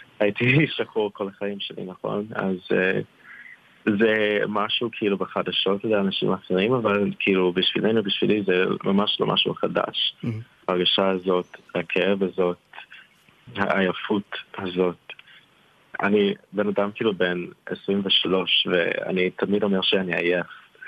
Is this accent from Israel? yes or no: no; Baltimore, Maryland, United States; גדלתי כאילו בבולטימור, וושינגטון, האזור הזה, ויש שם כאילו קהילה ענקית של יהודים.